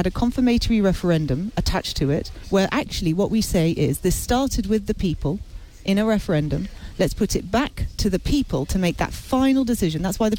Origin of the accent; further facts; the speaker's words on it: United Kingdom; I am both British and European, and I want both nationalities